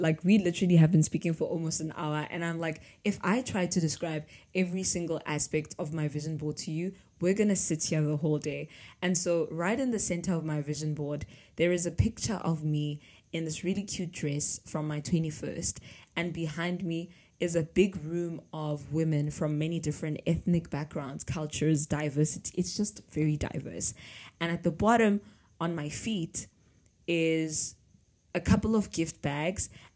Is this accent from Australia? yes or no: no; Gauteng, South Africa; I grew up in Gauteng and I grew up in a word school.